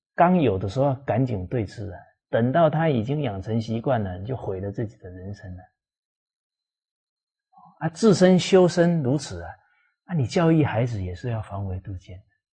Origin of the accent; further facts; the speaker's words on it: Fujian, China; 像我是这个闽南，福建人啊，闽南人啊，我们闽南话里面方方面面的教导可多了